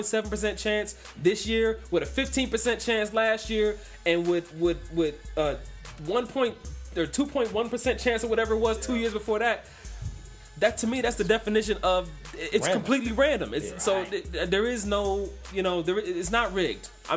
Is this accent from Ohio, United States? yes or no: yes; Cleveland, Ohio, United States; And so I had to come back to my hometown, Cleveland, Ohio.